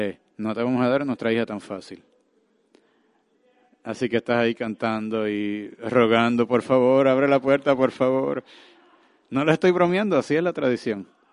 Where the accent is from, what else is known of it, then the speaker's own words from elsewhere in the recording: Nigeria; yo soy de Nigeria. Kenia es en el este de África y Nigeria es en el oeste de África.